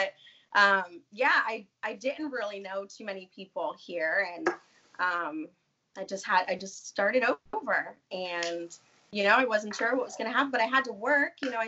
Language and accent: English; Florida, United States; Y'all, I love my home state, Florida.